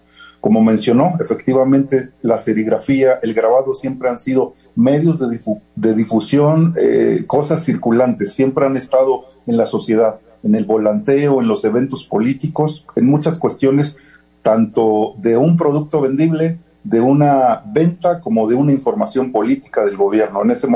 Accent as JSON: {"language": "Spanish", "region": "northern Mexico", "country": "Mexico", "tie": "born or raised there", "said": "yo desde niño de origen soy del norte de la República."}